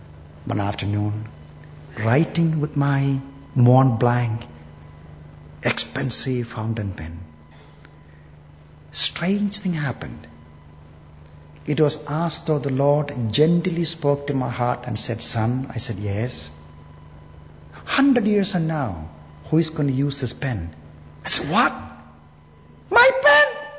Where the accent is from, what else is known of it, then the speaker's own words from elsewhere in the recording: India; moved away as an adult; now in United States; And I grew up in India and going to school, always loved fountain pen.